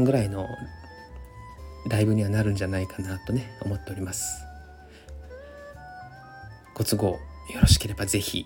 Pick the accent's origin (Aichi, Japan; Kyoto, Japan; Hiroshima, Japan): Hiroshima, Japan; まあ僕は地元が広島県なんですけれども、まあお隣なんですよね、島根県っていうのは。